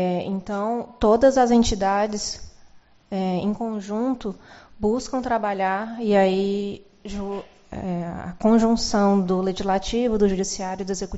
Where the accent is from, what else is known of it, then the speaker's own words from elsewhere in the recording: Ceará, Brazil; pelo meu sotaque, não sou daqui, sou do Ceará.